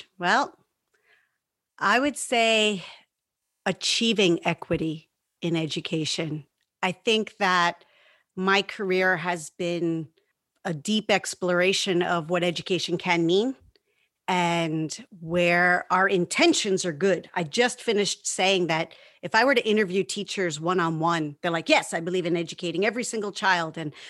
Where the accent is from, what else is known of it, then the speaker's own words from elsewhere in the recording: White Plains, New York, United States; And it was really something growing up in White Plains, New York, because I could walk anywhere.